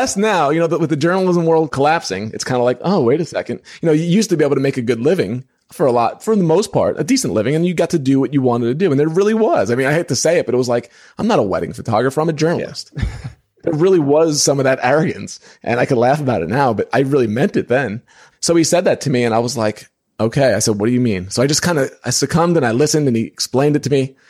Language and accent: English; New York, United States; When I lived in New York, because I'm from New York, I used to do side work for him.